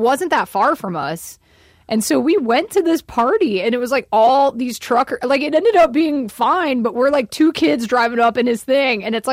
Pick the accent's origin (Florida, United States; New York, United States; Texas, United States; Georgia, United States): Georgia, United States; I grew up in Georgia, everybody.